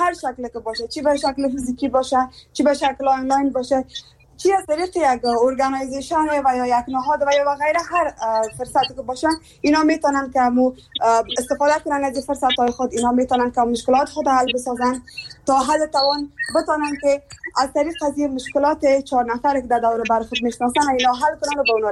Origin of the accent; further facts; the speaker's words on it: Afghanistan; همه ما یک افغان هستیم، از یک افغانستان هستیم